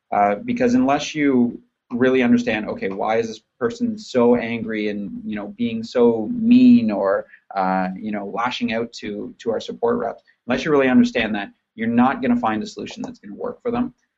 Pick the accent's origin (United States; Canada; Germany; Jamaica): Canada; And I am Canadian.